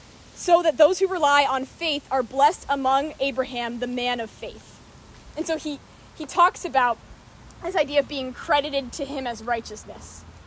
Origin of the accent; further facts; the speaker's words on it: Massachusetts, United States; I'm from Massachusetts, so I had to make that reference.